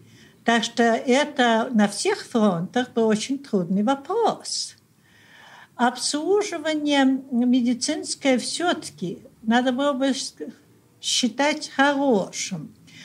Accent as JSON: {"language": "Russian", "region": "Saint Petersburg", "country": "Russia", "said": "Мы все были из Петербурга"}